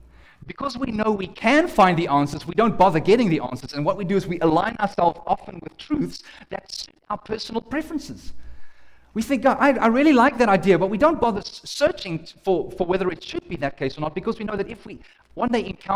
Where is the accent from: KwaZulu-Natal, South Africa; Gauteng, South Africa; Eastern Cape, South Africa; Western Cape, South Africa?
Gauteng, South Africa; Johannesburg; because I was growing up in Johannesburg